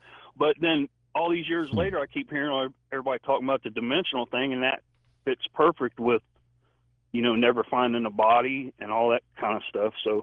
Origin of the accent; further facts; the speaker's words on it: Ohio, United States; And I'd never seen nothing like that because I'm from Ohio.